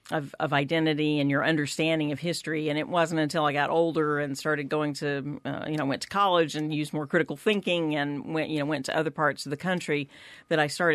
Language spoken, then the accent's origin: English; Georgia, United States; Actually, I was born in the South. I grew up in the state of Georgia.